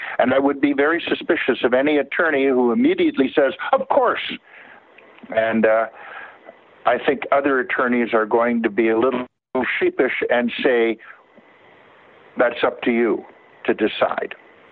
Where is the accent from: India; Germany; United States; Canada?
Canada; And as a Canadian, it's my duty to say thank you to you too.